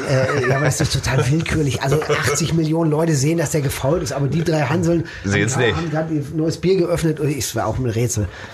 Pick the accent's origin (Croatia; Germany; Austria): Germany; Herne, North Rhine-Westphalia; also born or lived in Dortmund; Ich bin in Dortmund nur geboren. Ich bin in Port groß geworden. In Herne. Ja, also okay. Ich bin in Van der Eickel und in Herne aufgewachsen, zur Schule gegangen.